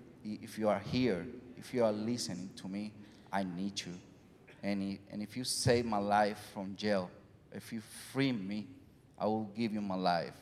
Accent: Comerío, Puerto Rico; English is a second language; So I'm originally from Comerío, Puerto Rico

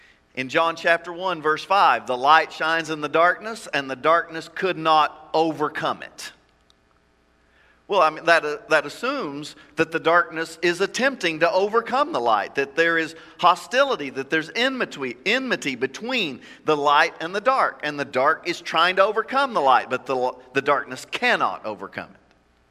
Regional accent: Kentucky, United States; I grew up in Appalachia in the mountains, so we sang songs, same songs a lot, so I bet you know this one. We used to sing this one in southeastern Kentucky.

